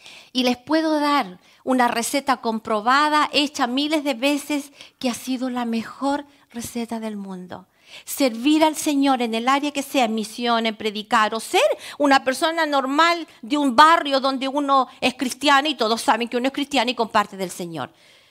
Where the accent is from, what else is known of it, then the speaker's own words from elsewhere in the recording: Chile; No somos judíos, yo soy chilena, no tengo, creo, nada de judío, pero soy descendiente de Abraham.